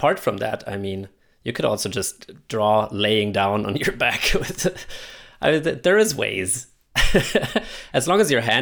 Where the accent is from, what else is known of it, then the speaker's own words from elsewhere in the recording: southern Germany, Germany; English is a second language; To say y'all. I'm from the South. Of Germany.